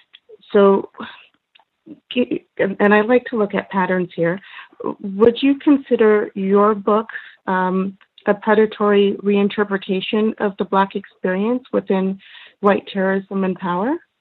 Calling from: Canada; I am calling from Canada.

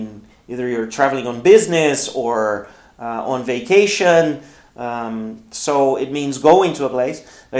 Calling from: Porto Alegre, Rio Grande do Sul, Brazil; English is a second language

